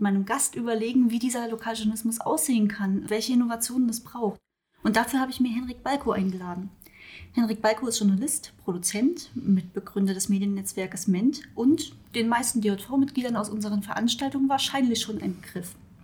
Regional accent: Thuringia, Germany; Ich habe ja hier in Erfurt studiert, war bei der TA während meines Studiums, parallel aber auch beim Freien Wort, weil ich komme aus Südthüringen, habe dann später beim Freien Wort mein Volontariat gemacht.

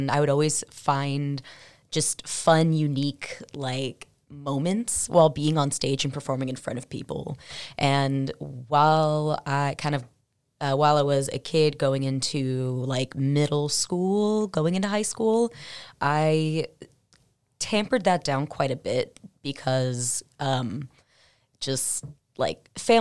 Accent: California, United States; as a kid born and raised in California

